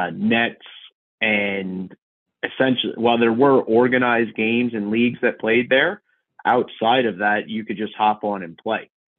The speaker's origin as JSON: {"language": "English", "region": "New Jersey", "country": "United States", "tie": "born or raised there", "said": "So I am born and raised in New Jersey."}